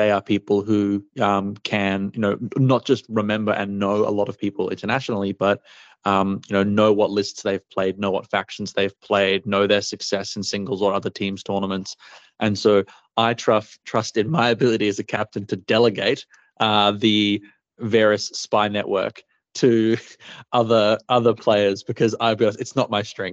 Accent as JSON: {"language": "English", "country": "Australia", "said": "but I'm Aussie, so I can call people mate, which is really helpful."}